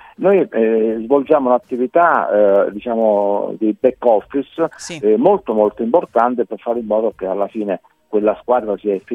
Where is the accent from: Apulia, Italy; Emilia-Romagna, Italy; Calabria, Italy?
Calabria, Italy; Mormanno; born there; io sono nato a Mormanno